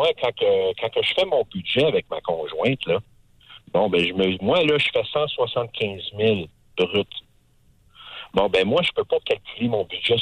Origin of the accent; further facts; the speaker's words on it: Quebec, Canada; now in Alberta, Canada; moi, quand je suis arrivé du Québec en Alberta